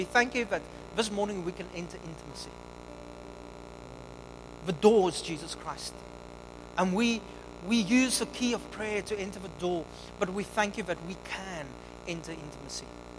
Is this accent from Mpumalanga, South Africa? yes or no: no; Upington, Northern Cape, South Africa; Because in the desert, I'm from Upington, trust me, I know.